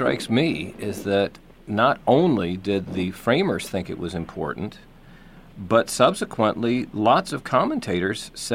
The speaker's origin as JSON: {"language": "English", "region": "Michigan", "country": "United States", "said": "Jennifer Granholm, who is a very notable governor of my home state of Michigan"}